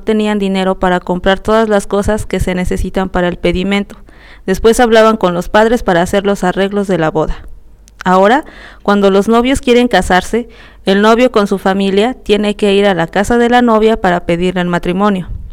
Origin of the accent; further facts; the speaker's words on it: Tlacomulco, State of Mexico, Mexico; Soy mexicana, vengo del norte del Estado de México. Mi ciudad se llama Tlacomulco, la cual fue fundada por un grupo indígena denominado Mazahuas.